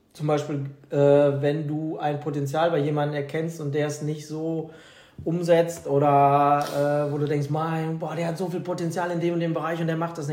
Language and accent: German; Germany; leider auch meine deutsche Akkuratheit oder so